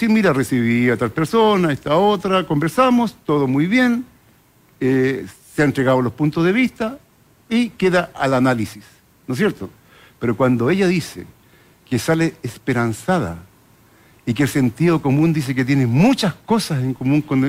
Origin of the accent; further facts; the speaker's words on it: Chile; Yo soy comunista chileno.